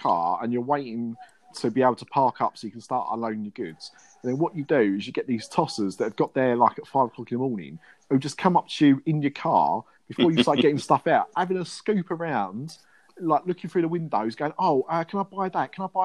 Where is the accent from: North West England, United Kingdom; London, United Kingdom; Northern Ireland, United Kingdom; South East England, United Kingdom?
London, United Kingdom; Nah, mate, I'm from East London.